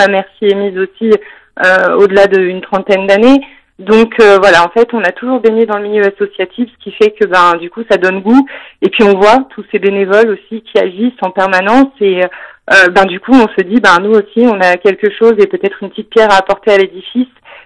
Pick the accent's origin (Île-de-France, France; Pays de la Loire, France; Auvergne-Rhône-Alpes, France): Auvergne-Rhône-Alpes, France; Voiron; born there; Moi, j'habite Voiron. Donc moi, j'ai un appartement sur la commune de Voiron et puis mes parents, je suis née à Voiron, mes parents ont toujours vécu sur le Pays Voironnais, que ce soit à Coubleville, à Buis.